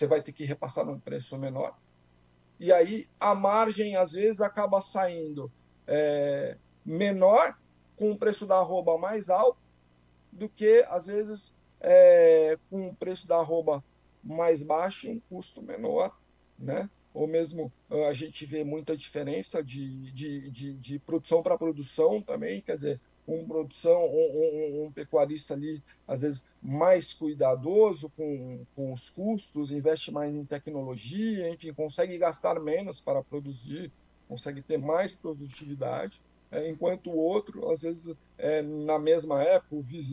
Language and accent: Portuguese; São José do Rio Pardo, São Paulo, Brazil; É da minha terra lá, São José do Rio Pardo ali.